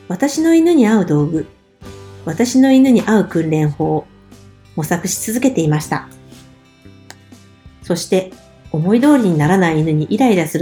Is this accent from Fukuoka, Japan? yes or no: yes; Fukuoka, Japan; 福岡県出身です。